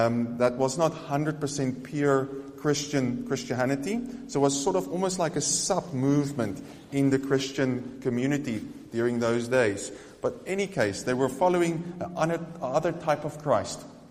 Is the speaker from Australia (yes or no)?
no; South Africa; As I come from South Africa, I am different being in this context.